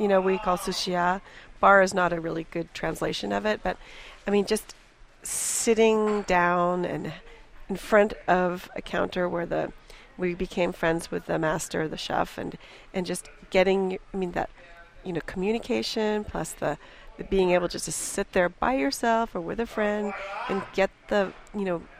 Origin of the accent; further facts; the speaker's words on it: Atherton, California, United States; Well, you know, I grew up in Atherton, but my parents were very beatniky.